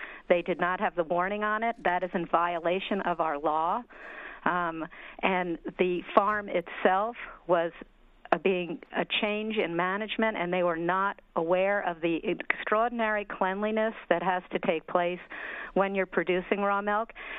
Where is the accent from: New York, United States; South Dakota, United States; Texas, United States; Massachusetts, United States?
New York, United States; I grew up on Long Island, and for people out there, they might remember